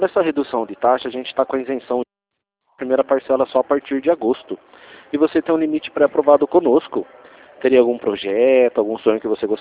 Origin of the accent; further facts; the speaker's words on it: Rio Claro, São Paulo, Brazil; Eu sou de Rio Claro